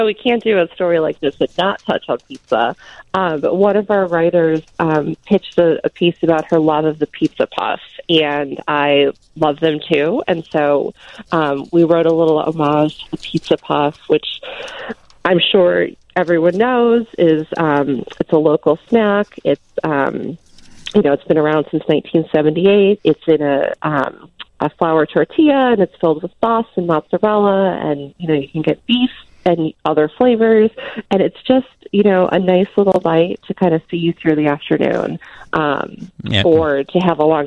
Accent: Massachusetts, United States; now in Chicago, United States; No, I'm from Massachusetts originally.

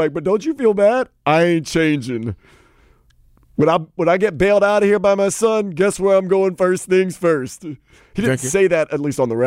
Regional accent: the South, United States; I'm white from the South.

